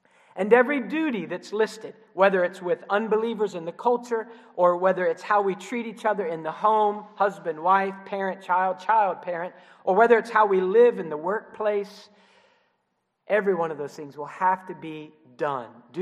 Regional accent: Columbus, Ohio, United States; I remember in the church that I grew up in Columbus, Ohio.

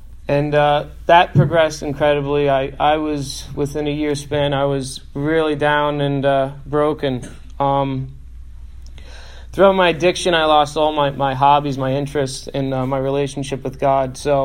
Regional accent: Franklin Lakes, New Jersey, United States; I grew up in Franklin Lakes, New Jersey. Easier put is where the housewives are from. So it is a wealthy town, top three in New Jersey.

